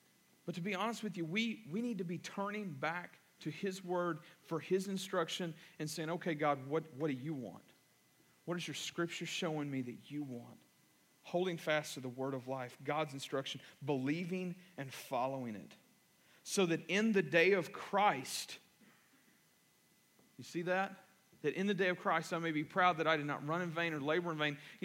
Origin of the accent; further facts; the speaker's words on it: Kentucky, United States; I'm from Kentucky. I don't know what the bushel was about.